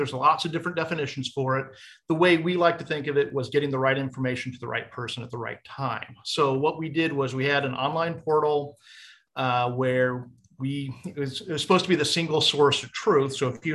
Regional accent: West Coast, United States; also born or lived in Alaska; So my background is I grew up on the West Coast. I was in the Army for 9 years.

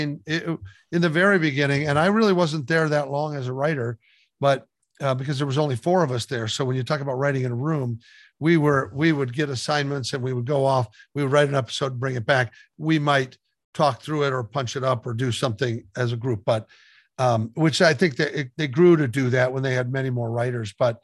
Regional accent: Midwest, United States; So I was Catholic and he was Jewish and I grew up in the Midwest and he grew up in New York.

